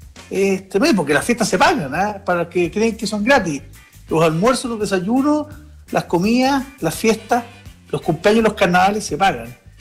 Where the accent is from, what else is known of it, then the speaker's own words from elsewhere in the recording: Chile; los derrotados somos los chilenos